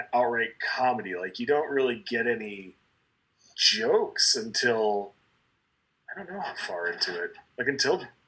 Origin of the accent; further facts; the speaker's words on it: Midwest, United States; I grew up in the Midwest and, you know, I always kind of had this fascination with New England.